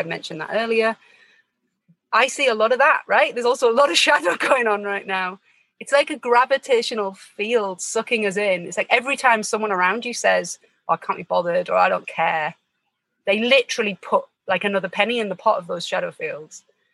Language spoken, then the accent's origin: English; England, United Kingdom; I'm English, British.